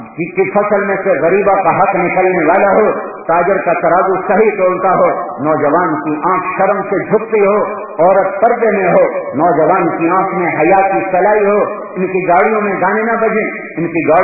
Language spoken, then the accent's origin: Urdu; Tulamba, Punjab, Pakistan; میں نے کہا جی تلمبے جا رہا ہوں. کہا تجھے پتہ بھی ہے تلمبا کدھر ہے؟ میں کہا بابا جی میرا اپنا گاؤں ادھر ہے